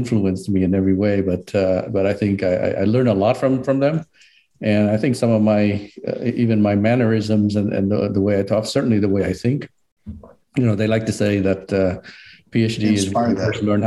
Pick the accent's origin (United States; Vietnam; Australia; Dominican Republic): Vietnam; I grew up in Vietnam.